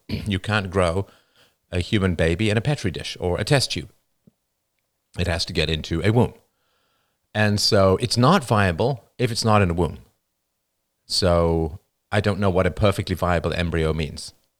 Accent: Ireland; born there; I was born in Ireland, of course.

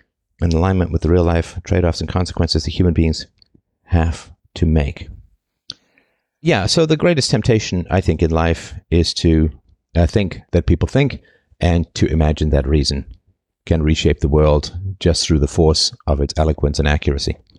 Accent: England, United Kingdom; when I was growing up in England, post-boarding school

